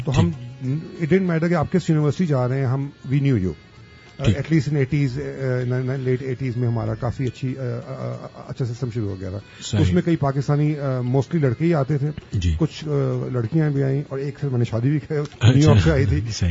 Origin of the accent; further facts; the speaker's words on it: Lahore, Punjab, Pakistan; also born or lived in United States; now in Riyadh, Saudi Arabia; میں اوریجنلی لاہور سے تعلق رکھتا ہوں اور میں پچھلے 25 سال سے میں پہلے امریکہ میں تھا پڑھائی کر رہا تھا